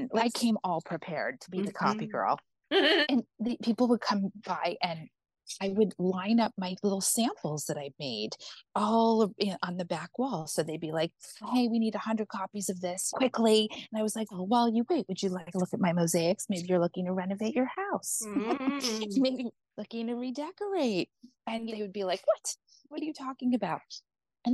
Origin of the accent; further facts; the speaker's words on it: La Jolla, California, United States; I grew up in San Diego. Uh-huh. In a really like sweet little town called La Jolla, but we were always in New York all the time.